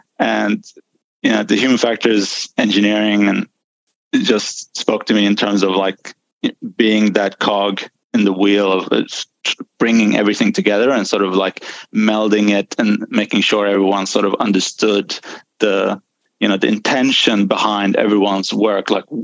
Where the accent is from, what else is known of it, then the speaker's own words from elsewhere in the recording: Sweden; I'm from Sweden, so this is all in Sweden, north of Sweden in Luleå Technical University, University of Technology.